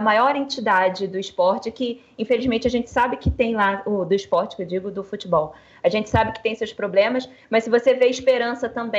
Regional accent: Rio de Janeiro, Brazil; Eu sou do Rio. Eu vivi isso daqui, né?

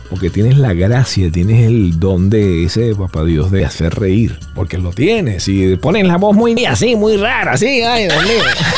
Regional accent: Venezuela; Le digo, bueno, yo soy venezolano, ¿y qué? Nadie es perfecto.

